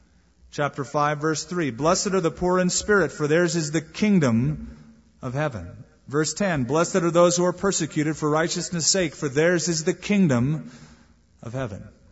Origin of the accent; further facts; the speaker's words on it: California, United States; moved away; Now, I came from Southern California, where by this time Christian music was fully developed and there were lots of recording agencies and studios.